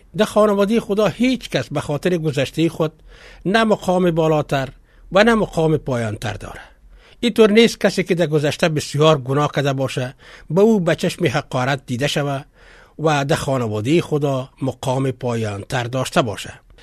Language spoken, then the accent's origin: Persian; Afghanistan; ما امو افغان هستیم. وطن خود مثل هموطنهای دیگه ما دوست داریم. یا ما با امو قوم خود مثلا پشتون هستیم و یا تاجک تعلق داریم و او را حفظ میکنیم.